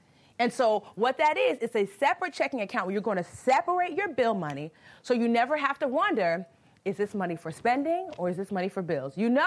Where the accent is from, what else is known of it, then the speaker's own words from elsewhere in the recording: Nigeria; I'm Nigerian, so we have something called jollof rice.